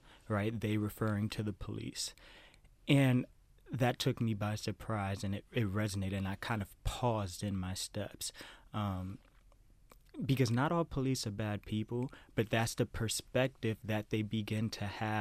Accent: Bronx, New York, United States; I'm not. I'm from the Bronx, New York. I grew up in a housing projects with five brothers, two of which were my blood brothers.

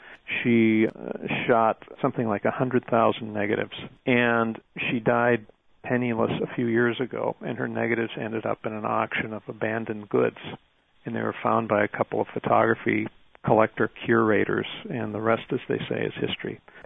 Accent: Duluth, Minnesota, United States; when I was growing up in Duluth in the 1960s.

